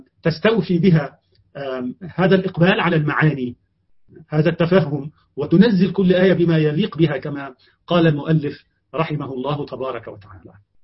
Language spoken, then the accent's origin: Arabic; Egypt; خا مثلا عندنا في مصر نقول خا